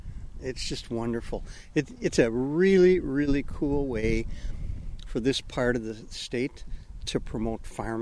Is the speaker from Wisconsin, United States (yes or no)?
yes; Middleton, Wisconsin, United States; Middleton, Wisconsin.